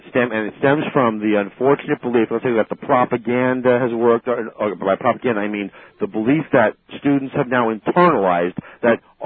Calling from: Selden, New York, United States

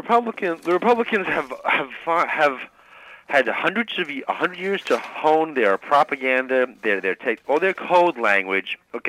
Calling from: Selden, New York, United States

